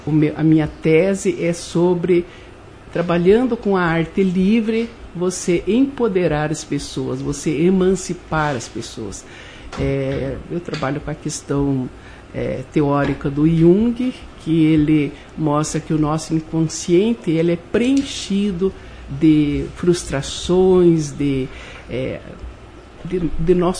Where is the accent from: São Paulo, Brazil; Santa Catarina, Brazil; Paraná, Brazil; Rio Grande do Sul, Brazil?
Paraná, Brazil; Palmeira; eu sou de Palmeira, nascida aqui, criada, saí só para fazer faculdade e voltar, e em 2012 eu voltei para Palmeira, depois de me aposentar na Universidade Estadual de Ponta Grossa. Então